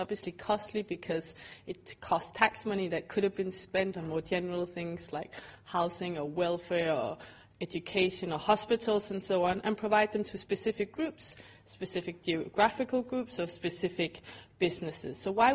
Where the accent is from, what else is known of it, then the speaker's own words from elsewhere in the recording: Denmark; It's a source of great jealousy from my home country of Denmark that they found so much oil.